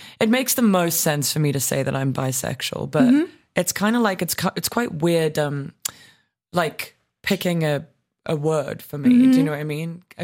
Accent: South Africa; I mean, like growing up in South Africa, it's kind of like, I just feel like I didn't get the opportunity

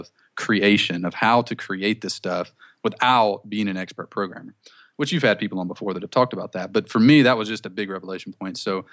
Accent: Mobile, Alabama, United States; accent: Southern; So I was working in the lumber industry, actually, down in Mobile, Alabama, where I'm from. I'm sure you can't tell from my accent that I was from the South at all.

